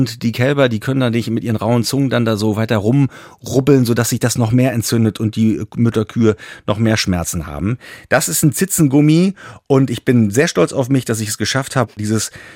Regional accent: East Germany, Germany; Und ich bin in der DDR groß geworden

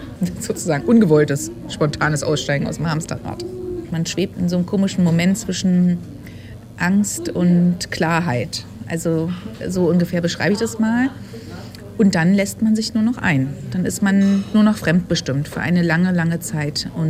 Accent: Berlin, Germany; Ich bin Berlinerin, 43 Jahre alt

